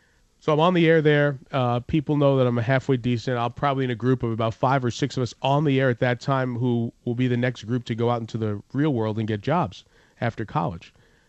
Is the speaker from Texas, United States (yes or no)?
no; New York, United States; growing up in New York, Marv Albert was a very famous sportscaster